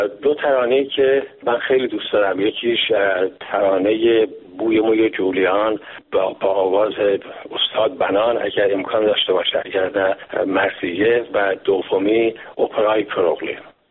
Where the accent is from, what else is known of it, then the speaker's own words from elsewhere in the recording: Iran; also born or lived in England; من گاهن حس میکردم که در وطن خودم غریبه هستم. من در غربت زندگی کرده بودم، در انگلستان هم که فرمودید در ابتدای صحبت به عنوان محصل زندگی کرده بودم